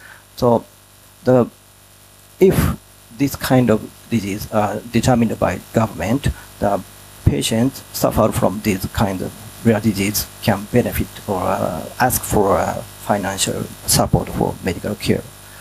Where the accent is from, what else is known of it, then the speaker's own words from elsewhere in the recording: Japan; English is a second language; from Japan